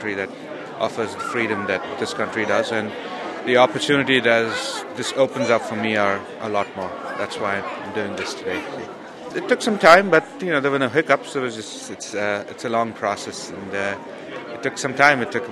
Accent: India; English is a second language; moved away as an adult; now in United States; I'm from India. I'm excited and happy to be here, and it's a really good feeling. I've been here since 2000, so 13 years.

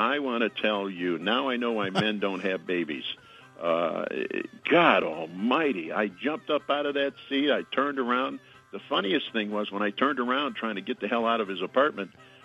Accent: Chicago, Illinois, United States; I was born and raised in Chicago.

